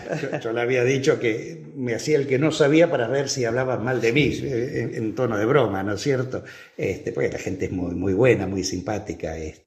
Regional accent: Buenos Aires, Argentina; me presentaba como un gallego de la quinta provincia, ¿no es cierto? Un porteño de Buenos Aires, donde, bueno, en casa no hablaba mi padre ni mi abuela, hablaban con sus hijos, no hablaban gallego, pero lo entiendo.

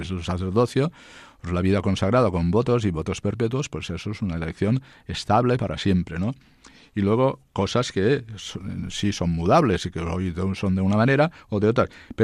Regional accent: Cocentaina, Valencian Community, Spain; estaban allí en mi pueblo Cocentaina, y nos gustaba pues subir arriba, porque no lo teníamos permitido, pero de vez en cuando nos metíamos en los rincones donde habitaban los frailes.

